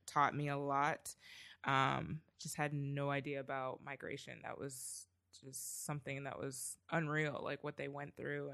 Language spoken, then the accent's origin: English; Canada; I'm originally Canadian. I know a lot of people don't know that about me, but I'm like, where my dad comes from, Trinidad